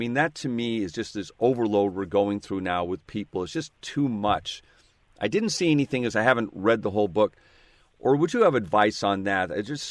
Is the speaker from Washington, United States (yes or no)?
yes; Seattle, Washington, United States; I'm from Seattle, and that's where I'm calling from.